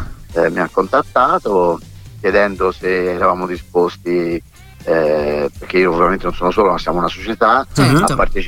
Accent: Vaglia, Tuscany, Italy; Io cresciuta a Vaglia

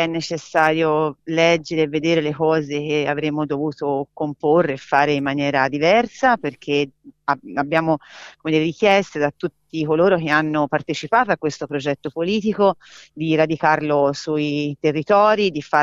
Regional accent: Compiobbi, Tuscany, Italy; essendo di Compiobbi, solo in maternità sono nata a Firenze, poi per il resto ho vissuto per molti anni su quel territorio

